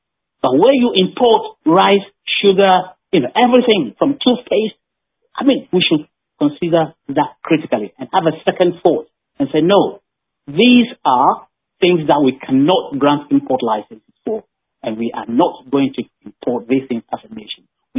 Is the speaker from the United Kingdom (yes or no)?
no; Ghana; That is the beauty of being Ghanaian.